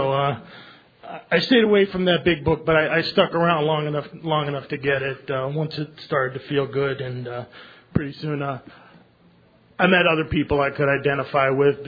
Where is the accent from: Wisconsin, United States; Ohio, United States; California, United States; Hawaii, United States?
Ohio, United States; Willoughby; I'm from Willoughby, Ohio.